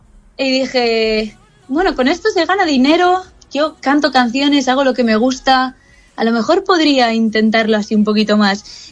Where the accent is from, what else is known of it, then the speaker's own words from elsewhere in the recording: Bermeo, Basque Country, Spain; Soy de Bermeo, sí.